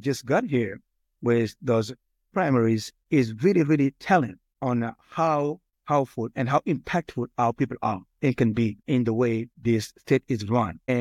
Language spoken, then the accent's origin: English; Senegal; of course, because I'm from Senegal, and many other countries.